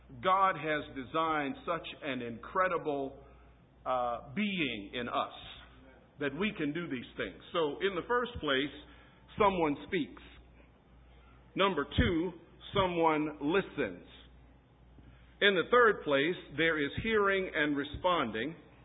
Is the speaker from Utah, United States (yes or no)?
no; Texas, United States; Now, when I grew up in Texas, my mom let me go on one occasion to vaccinate sheep.